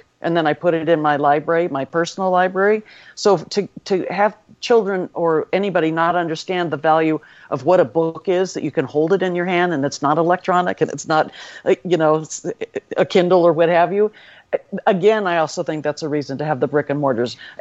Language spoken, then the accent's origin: English; California, United States; I'm from California, by the way, and my nephew just finished his second year there at Hastings.